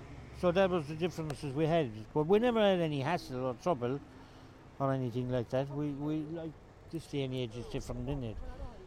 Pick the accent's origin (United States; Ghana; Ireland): Ireland; moved away; But when I came from Ireland, because I wasn't raised in war, I wasn't educated in war, we never had anything got to do with war.